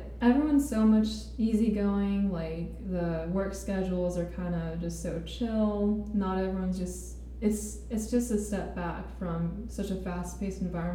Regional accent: United States; accent: American; my accent I have a very heavy American accent when I speak it.

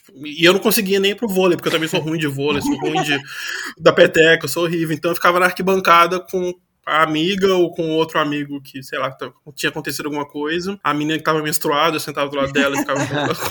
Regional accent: Belo Horizonte, Minas Gerais, Brazil; quando eu voltei pra BH, sou de Belo Horizonte, e parei com essa andança de cidade a cidade

